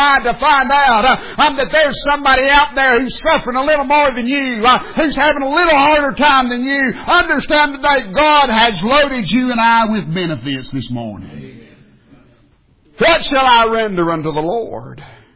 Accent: Georgia, United States; born there; not because I was born in North Georgia, not because I'm a United States citizen

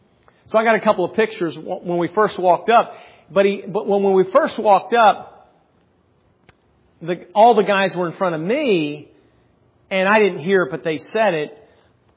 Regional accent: Pennsylvania, United States; from Pennsylvania. I graduate Penn State.

